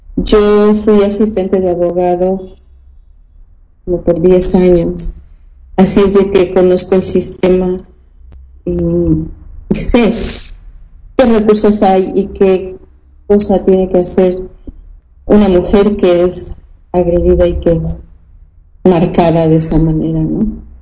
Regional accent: Mexico; Porque yo nací en México, crecí en México, mi educación viene de México

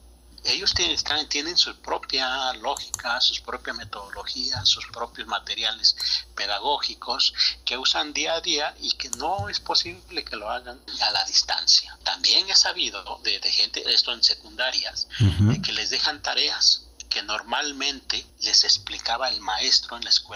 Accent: Oaxaca, Mexico; de Oaxaca, y convivo con la gente, como yo voy a comunidades

